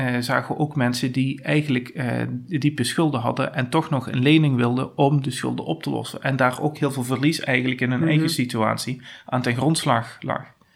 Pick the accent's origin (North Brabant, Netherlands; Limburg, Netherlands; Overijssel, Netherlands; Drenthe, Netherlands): North Brabant, Netherlands; Ik kom uit Zuidoost-Brabant.